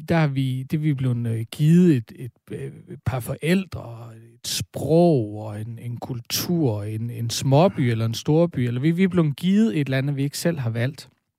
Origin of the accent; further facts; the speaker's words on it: North Denmark Region, Denmark; det betyder mest at være fra Danmark eller være fra Nordjylland, hvor jeg er vokset op, det er, når jeg ikke er der.